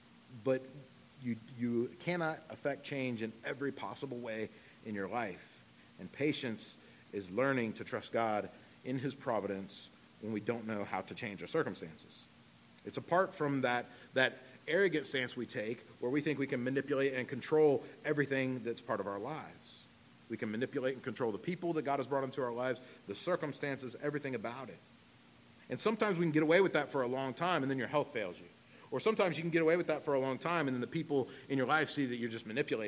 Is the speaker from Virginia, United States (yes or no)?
yes; Virginia, United States; I grew up in Southern Virginia, the heart of the Civil War